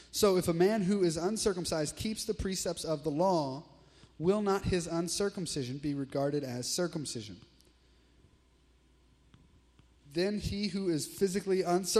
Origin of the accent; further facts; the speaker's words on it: the South, United States; Because we're from the South, most of you were in church at age one.